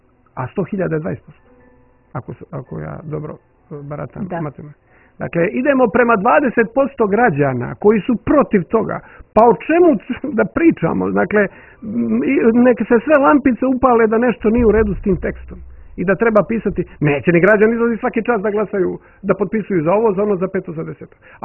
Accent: Montenegro; Za one tekovine koju mi kao Crnogorci ovdje imamo.

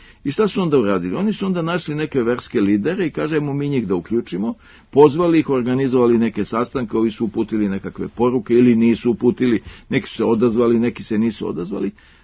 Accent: Serbia; mi smo kao narod Srbi imali veoma mnogo diskontinuiteta

